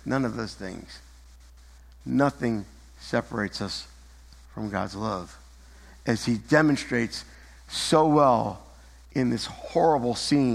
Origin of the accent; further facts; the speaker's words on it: Medford, Massachusetts, United States; And I know where I grew up in Medford, we had an old cemetery like that.